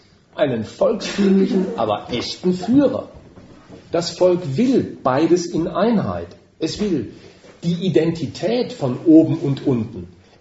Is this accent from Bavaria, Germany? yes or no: no; North Rhine-Westphalia, Germany; Denk mal, ich komme also originär aus dem Ruhrpott